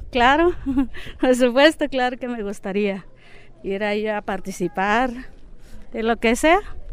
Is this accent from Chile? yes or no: no; San Andrés Guamiata, Mexico; Soy de aquí, de San Andrés, Guamiata.